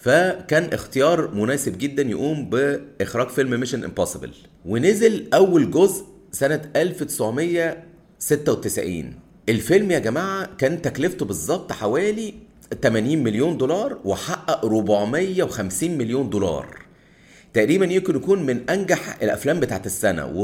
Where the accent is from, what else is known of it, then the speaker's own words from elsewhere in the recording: Egypt; اللي كانوا بيجوا عندنا في مصر على الاقل